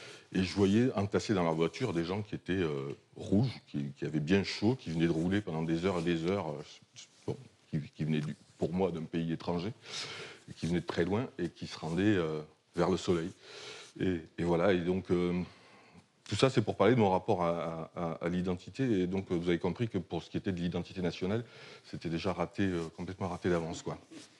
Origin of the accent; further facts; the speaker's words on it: Perpignan, Occitanie, France; Moi, j'ai grandi à Perpignan. Donc Perpignan, la Catalane. Je dis la Catalane parce que je peux toujours essayer de dire le contraire. Ça fait fortement partie de mon rapport à l'identité.